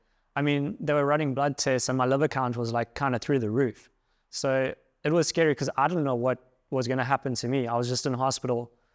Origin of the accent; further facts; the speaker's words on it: South Africa; And as a South African, it was extremely difficult to travel. We were regarded as like a red listed country.